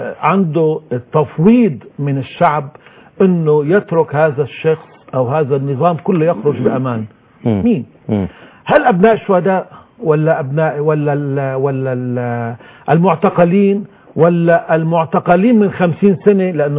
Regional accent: Syria; يعني صار فينا كل كسوريين انه نوع من التخوف

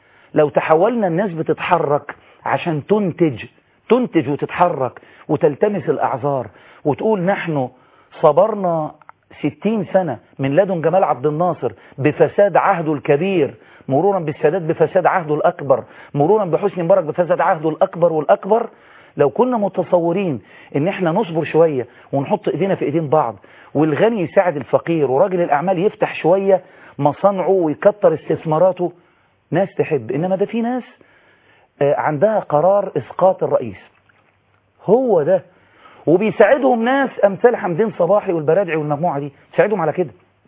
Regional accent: Egypt; احنا كمصريين

